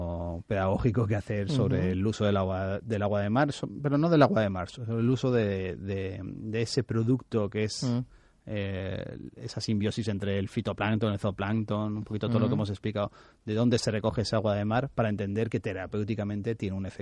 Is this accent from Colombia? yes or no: no; Alicante, Valencian Community, Spain; somos alicantinos y ya sabes lo que dicen de Alicante, ¿no? La mejor terreta del mundo